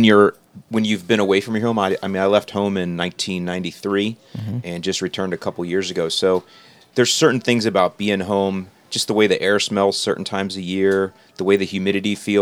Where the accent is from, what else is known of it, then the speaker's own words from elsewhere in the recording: St. Petersburg, Florida, United States; now in Bradenton, United States; I was born and raised in St. Petersburg, which is off of Tampa Bay. And so now I live just south, right outside of Bradenton, so like 20 minutes from where I grew up.